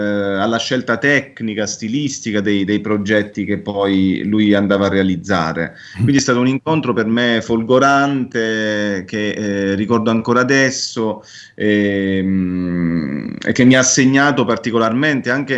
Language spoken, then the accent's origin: Italian; Salandra, Basilicata, Italy; nel mio paese era molto semplice, bastavano pochi passi per affacciarsi su un deserto, che è quello dei Calanchi Lucani, che costeggia il confine di questo paese che si chiama Salandra